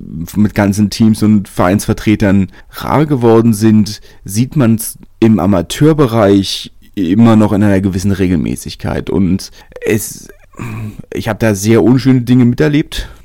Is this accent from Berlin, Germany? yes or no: yes; Berlin, Germany; Leute, die ganz anders groß geworden sind als ich, als Großstädter, als Berliner